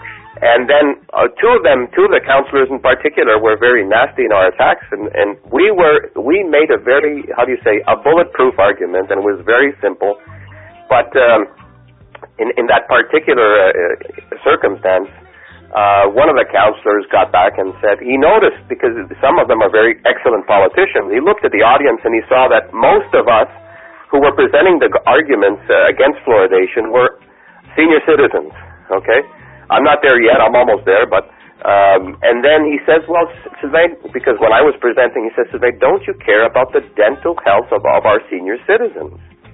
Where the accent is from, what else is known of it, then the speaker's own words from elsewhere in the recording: Montreal, Quebec, Canada; born there; as a Canadian, I was born in Montreal.